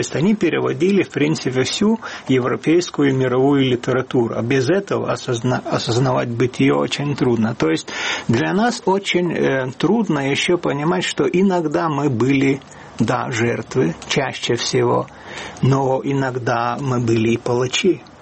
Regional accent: Siberia, Russia; born there; Мои родители, они все были в Сибири, я сам родился в Сибири.

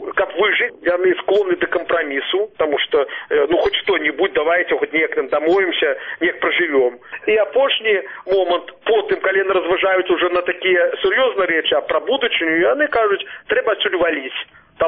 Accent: Belarus; Мы, белорусы, повинны выбрать шлях у Европу.

